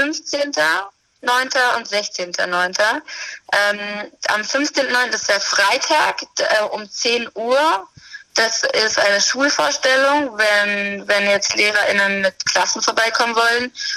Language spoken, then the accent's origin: German; Paritz, Germany; Ganz am Anfang, da hatten wir hier Filmproduktion im Dorf, weil Paritz ein super idyllisches Dorf ist.